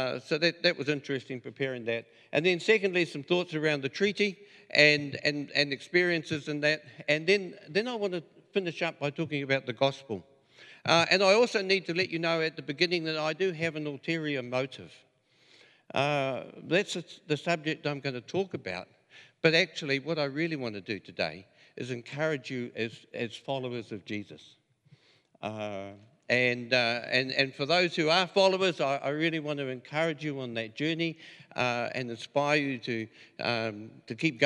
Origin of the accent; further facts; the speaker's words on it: Auckland, New Zealand; also born or lived in Te Whaiti; And then when I was about four, we moved to Auckland, and we ended up living in Panmure.